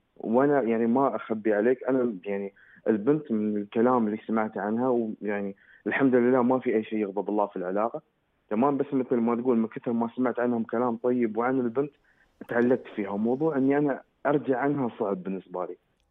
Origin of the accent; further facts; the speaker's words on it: United Arab Emirates; أنا موضوعي أنا شاب إماراتي